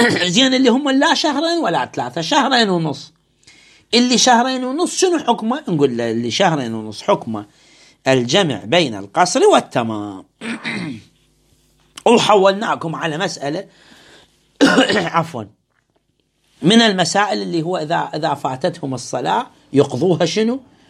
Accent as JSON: {"language": "Arabic", "country": "Iraq", "said": "احنا مثلا عندنا في العراق"}